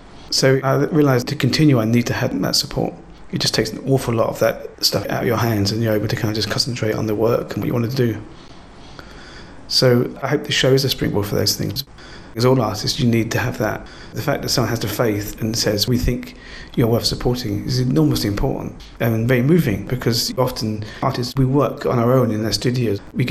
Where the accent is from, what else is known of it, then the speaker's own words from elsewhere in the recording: London, United Kingdom; I'm from the East End. I don't think of myself as a Londoner in a way.